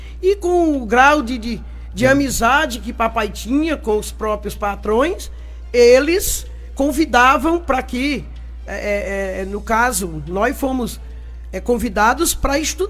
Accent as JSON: {"language": "Portuguese", "town": "Vila do Antunico", "country": "Brazil", "tie": "born or raised there", "also_born_or_lived": "Lagoa de Baixo", "said": "eu nasci, não nasci propriamente na Vila do Antunico, eu nasci na minha querida Lagoa de Baixo, mas fui para o Antunico com 1 ano e meio, né, de vida"}